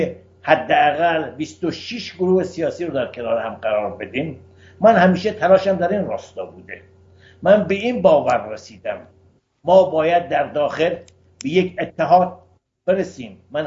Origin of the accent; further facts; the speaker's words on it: Iran; من به عنوان یک ایرانی